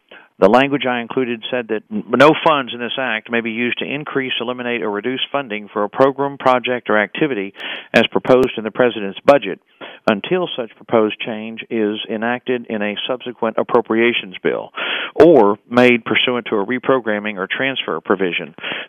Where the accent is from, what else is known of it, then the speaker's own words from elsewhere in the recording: Houston, Texas, United States; since I was a kid growing up in Houston